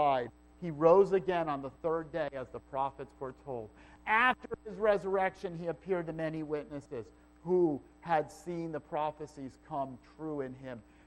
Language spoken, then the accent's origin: English; New York, United States; I'm from New York. The one word I can't fix when I speak. I'm so sorry. Draw. But I can't get rid of that. I've worked very hard on my accent.